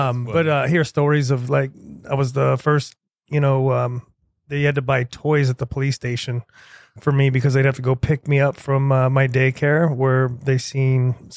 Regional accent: Florida, United States; also born or lived in Ohio; And, you know, I was born in Ohio, but I didn't spend a lot of time there. Just like on the other show, my dad moved to Florida, you know, late 70s, early 80s.

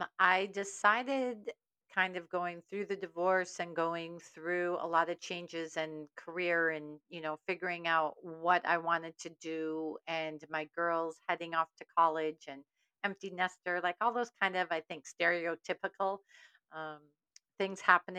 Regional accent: Minnesota, United States; now in California, United States; I was born in California, grew up in Minnesota, and then came right back to California after college at Carleton College

